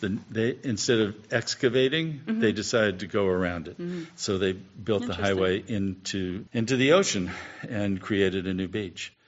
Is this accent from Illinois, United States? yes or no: no; Pacific Palisades, California, United States; So from seventh grade through college, I grew up in the Palisades when there were still vacant lots that the kids could play in.